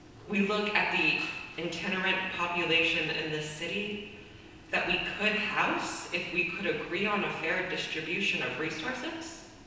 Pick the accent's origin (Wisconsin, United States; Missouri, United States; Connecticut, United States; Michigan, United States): Connecticut, United States; moved away; I am American. I come from the United States, and in October I went to the United States on a much overdue trip to see my friends and family. I grew up, and most of my family still lives, in a place called Connecticut.